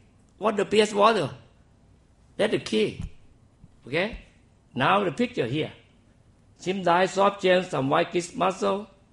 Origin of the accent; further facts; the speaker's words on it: Southern Thailand, Thailand; English is a second language; But in Thailand, most people from the south, in my hometown, they use chlorine.